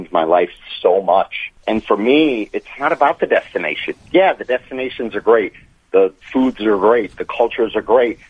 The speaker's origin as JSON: {"language": "English", "town": "Fort Lauderdale", "region": "Florida", "country": "United States", "tie": "born or raised there", "said": "Yeah, so I grew up in Fort Lauderdale."}